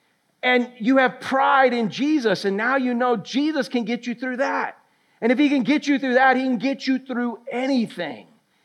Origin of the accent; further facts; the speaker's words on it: Pine Hills, Florida, United States; growing up in Pine Hills, west side of Orlando, now it's Crime Hills. Back then it was a little more suburban